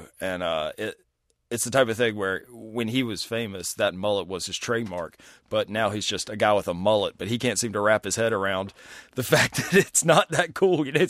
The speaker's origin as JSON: {"language": "English", "region": "the South", "country": "United States", "tie": "born or raised there", "said": "I definitely think it has something to do with growing up in the South."}